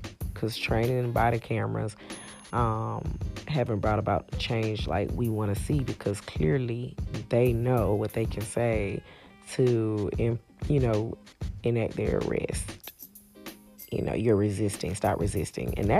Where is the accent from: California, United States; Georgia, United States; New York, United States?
Georgia, United States; I grew up and born and raised in Mitchell County all my life. And I am 7 minutes away from Camilla, Georgia